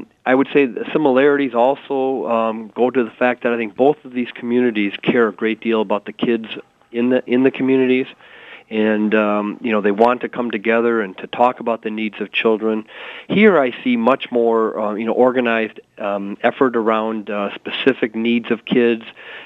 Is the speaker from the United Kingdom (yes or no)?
no; Kenosha, Wisconsin, United States; Well, first of all, I'm a Wisconsin native. I grew up in Kenosha.